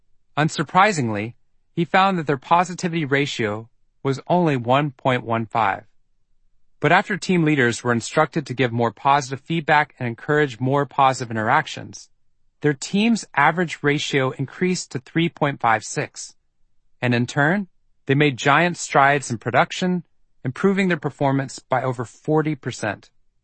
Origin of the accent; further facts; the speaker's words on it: Texas, United States; I'm from Texas.